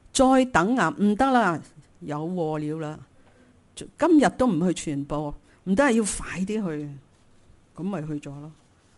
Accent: China; 你知道戴德生对我们中国人是很大的祝福

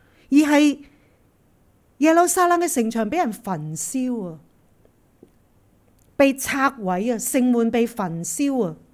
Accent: Hong Kong; 即系自己一个土生土长嘅地方，竟然落到咁嘅光景咧

